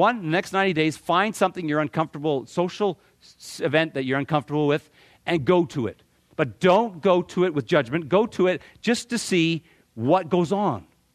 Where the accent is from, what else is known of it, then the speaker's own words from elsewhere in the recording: Scotland, United Kingdom; I'm as Scottish as it comes.